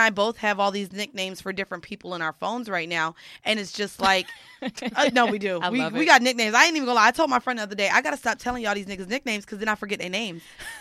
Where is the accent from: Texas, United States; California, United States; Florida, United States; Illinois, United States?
Illinois, United States; Chicago; He's from Detroit and I'm from Chicago.